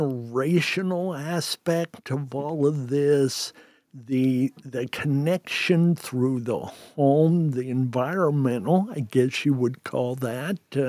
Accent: Red Key, Indiana, United States; We had individuals from our community. I come from Red Key, Indiana, in Jay County.

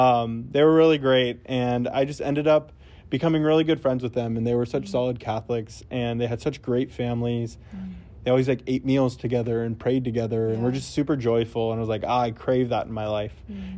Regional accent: California, United States; So I grew up in California, Central Valley.

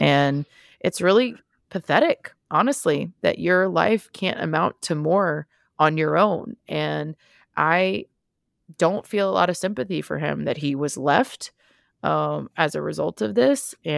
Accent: Texas, United States; I mean, I'm born and raised in Texas.

